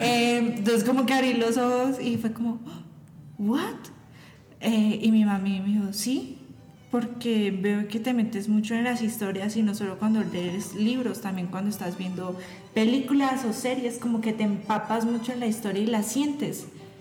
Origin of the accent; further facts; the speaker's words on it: Bucaramanga, Santander, Colombia; Yo vivía, pues soy santandereana, soy bumanguesa, vivía en Bucaramanga. Entonces, pues Bucaramanga es una ciudad chiqui.